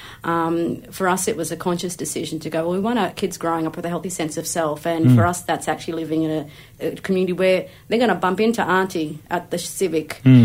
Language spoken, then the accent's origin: English; Brisbane, Queensland, Australia; I grew up in Brisbane. Our first cousins were not in Brisbane. And we were like the one Aboriginal family at our primary school and our high school